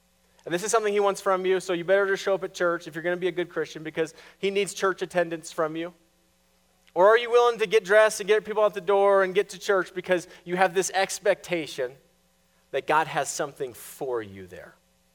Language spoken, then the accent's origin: English; Boulder, Colorado, United States; I grew up in Boulder, Colorado. My family camped all the time.